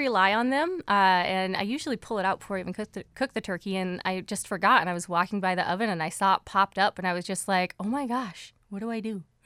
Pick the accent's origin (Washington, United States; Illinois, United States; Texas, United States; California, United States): Washington, United States; Bellingham; now in Wrangell, United States; Bellingham, Washington.